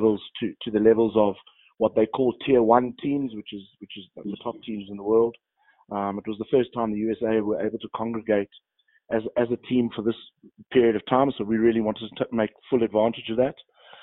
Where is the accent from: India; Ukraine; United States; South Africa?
South Africa; moved away as an adult; also born or lived in United Kingdom / Japan; Coached in my home country of South Africa, coached in the UK for 10 years, and then a couple of years in Japan as well.